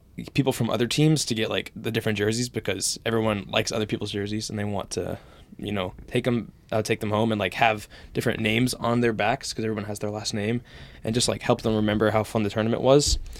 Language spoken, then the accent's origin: English; North Carolina, United States; He's from Oregon. I'm from North Carolina. Like, you can't get much further than that.